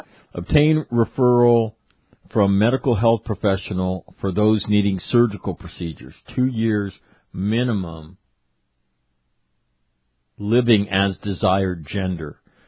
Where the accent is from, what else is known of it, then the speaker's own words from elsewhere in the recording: Sacramento, California, United States; We're both from Sacramento, right? We're Northern California guys.